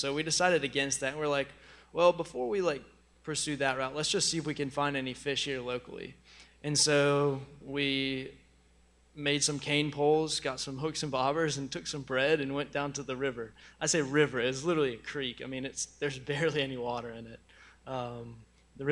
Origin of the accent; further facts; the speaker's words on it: the South, United States; We're like, well, we're Americans. We're from the South.